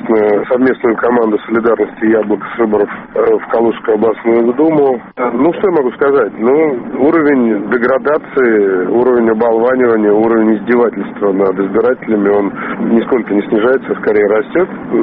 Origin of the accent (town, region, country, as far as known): Sochi, Krasnodar Krai, Russia; born or raised there